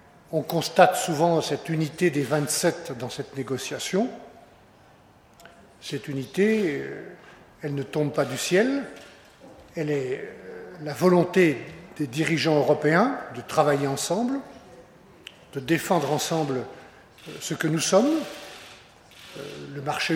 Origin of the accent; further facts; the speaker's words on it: France; first language French; Et merci André Babiche de me permettre de m'exprimer dans ma langue maternelle.